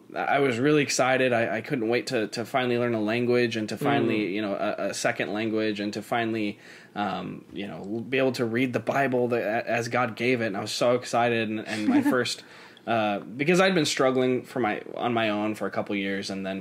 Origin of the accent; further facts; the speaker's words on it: Arizona, United States; And growing up in Arizona, Spanish.